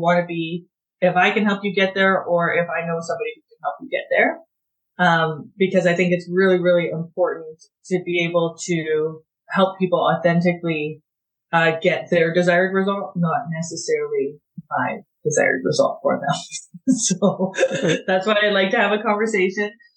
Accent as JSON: {"language": "English", "country": "Canada", "accent": "Canadian", "said": "I am in Alberta, Canada. If you can't tell, we're Canadian accents a little different."}